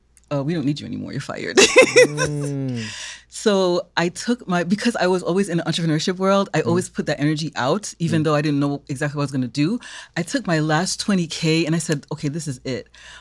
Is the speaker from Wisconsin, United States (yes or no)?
no; Brooklyn, New York, United States; I am first generation, and I was raised in Brooklyn by my Haitian parents